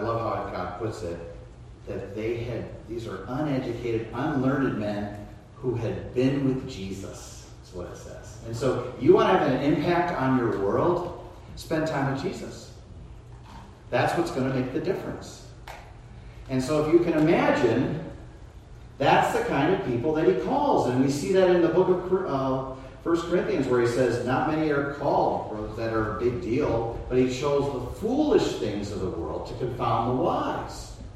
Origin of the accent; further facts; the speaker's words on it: Chicago, Illinois, United States; I like to go back home to where I grew up in Chicago and go back to my old neighborhood.